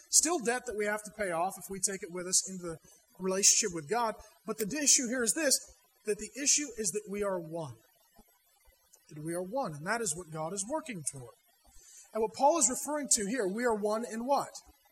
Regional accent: Ireland; I'm Irish, right? I'm still moody and short, right? Hey, I'm still Irish.

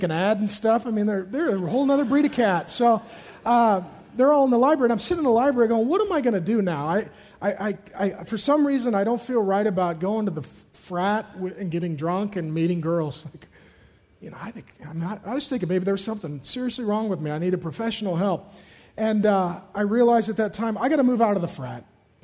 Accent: Seattle, Washington, United States; I grew up in South Seattle. Many of you know my story. Irish Catholic boy.

